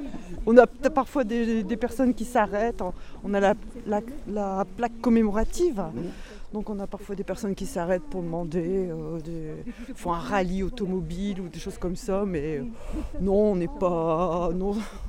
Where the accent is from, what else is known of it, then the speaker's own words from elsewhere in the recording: Brebières, Hauts-de-France, France; Oui, moi, je suis originaire de Brebières. Hein. J'étais douaisienne entre deux.